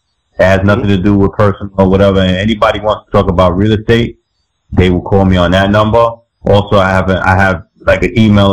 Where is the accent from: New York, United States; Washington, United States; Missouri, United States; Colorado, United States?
New York, United States; Bronx; I'm typically in New York because I'm from the Bronx